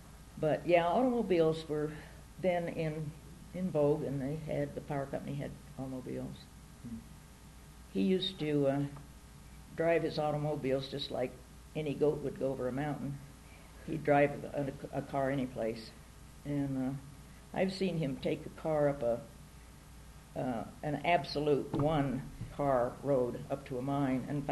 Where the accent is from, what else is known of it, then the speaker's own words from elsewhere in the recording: Durango, Colorado, United States; born there; Then they moved to Durango. His job was moved to Durango, so then I was born in Durango.